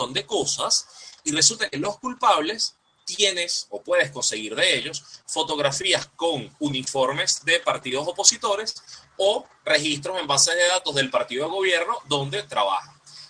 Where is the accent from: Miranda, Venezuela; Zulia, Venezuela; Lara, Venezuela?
Miranda, Venezuela; Charallave; Lo que ocurre, por ejemplo, en Charallave, en mi pueblo